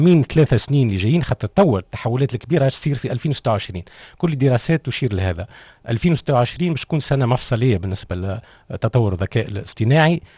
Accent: Tunisia; ولي كومبيتونس اللي عندنا في تونس وفي الخارج

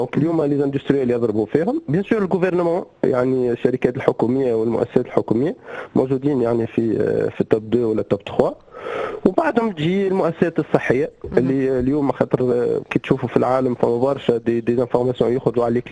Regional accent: Tunisia; اليوم عندنا في تونس عندنا الوكاله الوطنيه للامن السيبراني

